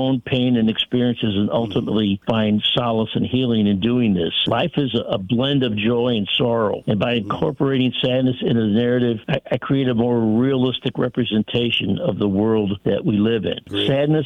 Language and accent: English; St. Louis, Missouri, United States; So, I come from a large Italian American family of 10 children, 5 boys, 5 girls. We were born and raised in St. Louis, Missouri.